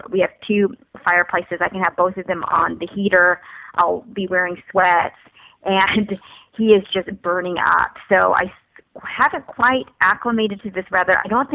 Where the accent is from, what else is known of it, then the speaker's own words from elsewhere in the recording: Philippines; born there; moved away; So I was born in the Philippines, very humble beginnings, and there was only one bathroom.